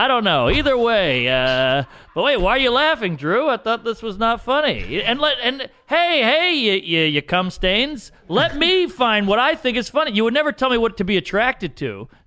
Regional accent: New Orleans, Louisiana, United States; I grew up in New Orleans, right outside the French Quarter

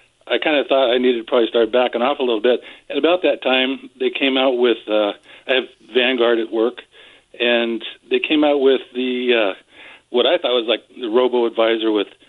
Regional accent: Puyallup, Washington, United States; from Puyallup.

